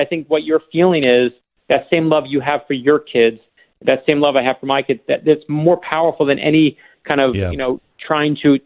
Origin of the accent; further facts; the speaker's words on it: Miami, Florida, United States; I stopped in Miami, in my hometown now.